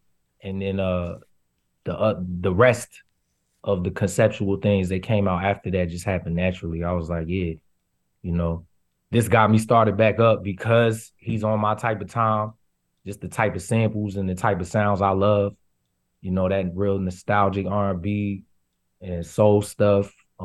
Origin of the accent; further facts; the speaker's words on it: East Coast, United States; Cause I came from the East Coast where I didn't even need a car. So I just, when I moved out there, I didn't even have a car.